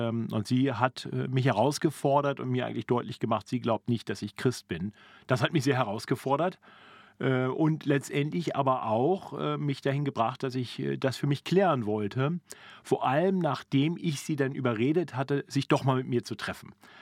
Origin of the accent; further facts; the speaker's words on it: Braunschweig, Lower Saxony, Germany; Ja, ich bin geboren in Braunschweig in Niedersachsen und da auch aufgewachsen.